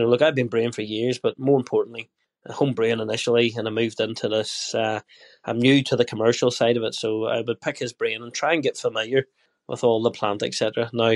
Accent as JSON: {"language": "English", "country": "Australia", "accent": "Australian", "said": "So as you can tell, my Australian accent's getting thicker by the day."}